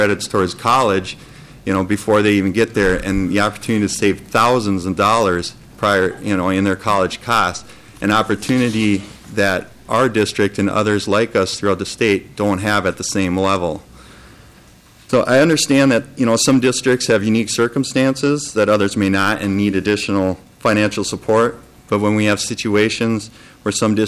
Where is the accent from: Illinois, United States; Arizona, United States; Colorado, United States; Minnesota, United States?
Minnesota, United States; Albertville; I'm from Albertville, and I'm a parent in the school district.